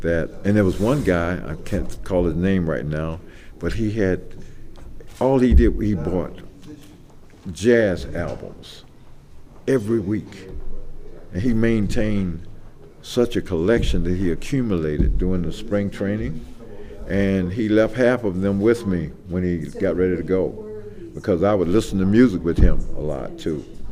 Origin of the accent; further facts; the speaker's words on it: St. Petersburg, Florida, United States; The era when I grew up in St. Petersburg, back during the late 50s, early 60s, I grew up in my grandmother and grandfather's house primarily